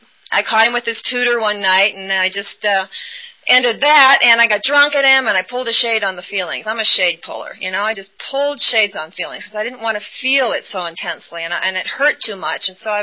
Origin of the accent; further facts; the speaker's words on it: Iowa, United States; And my parents still live in the same house that I grew up in Iowa, and... I just went home for their 50th anniversary